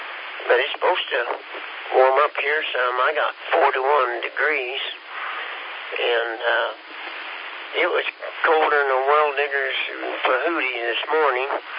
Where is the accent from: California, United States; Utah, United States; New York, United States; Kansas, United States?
Kansas, United States; And, I'm from Kansas, and, you know, we're a little slow anyways. And everything's flat up there, and, well, most of it.